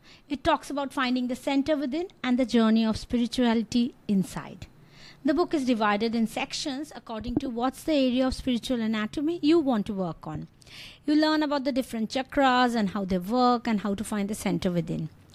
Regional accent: India; But I'm an Indian doctor, and different countries have different course duration and rules.

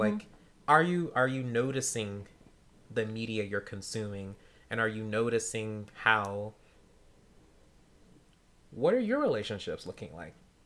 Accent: the South, United States; Like, where I grew up in the South, it's a thing.

